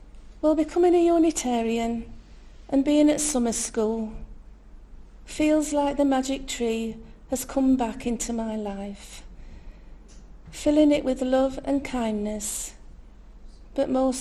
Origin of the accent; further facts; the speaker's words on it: Scarborough, Yorkshire and the Humber, United Kingdom; I'm from Scarborough.